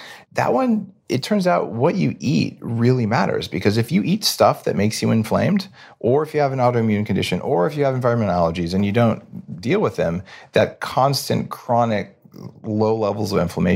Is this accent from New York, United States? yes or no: no; New Mexico, United States; I grew up in New Mexico.